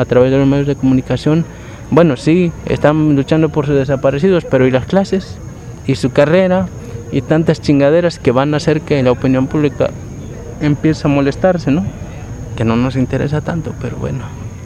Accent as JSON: {"language": "Spanish", "country": "Mexico", "said": "Y además somos mexicanos y somos bien dejados."}